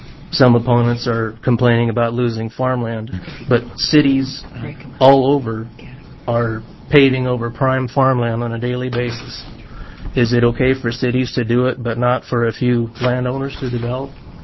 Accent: Newberg, Oregon, United States; from Newburgh, Oregon.

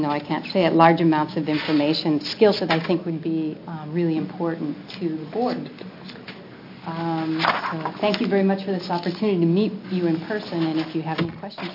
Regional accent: Seattle, Washington, United States; I grew up in Seattle within sight of Puget Sound, and I spent many years learning to sail, sailing both in Seattle and Portland, where I went to law school.

